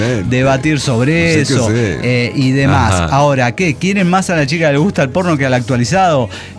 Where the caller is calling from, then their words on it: Torreón, Coahuila, Mexico; Torreón, Coahuila